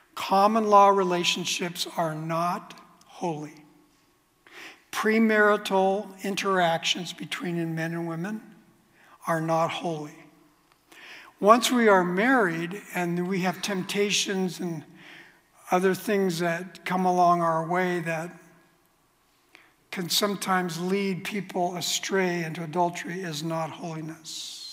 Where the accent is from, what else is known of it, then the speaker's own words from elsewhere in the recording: Glendora, California, United States; I grew up in Glendora, California